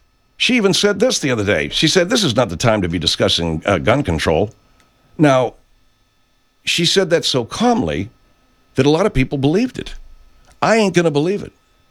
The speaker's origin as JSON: {"language": "English", "country": "United States", "said": "I'm an American."}